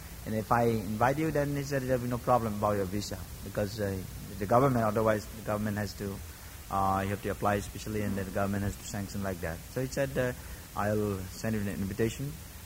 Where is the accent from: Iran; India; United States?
India; since I'm from India